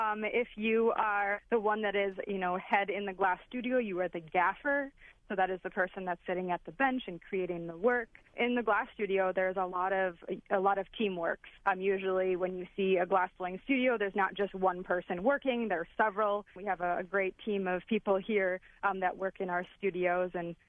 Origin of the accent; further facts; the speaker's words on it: Wisconsin, United States; I really didn't want to leave my home state of Wisconsin